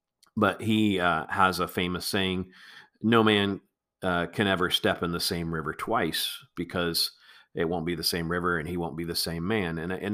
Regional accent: the South, United States; I grew up in the Protestant church, Bible Belt America.

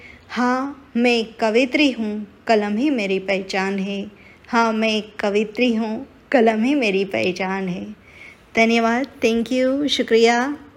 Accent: Tanzania; और मैं टंजानिया से हूँ।

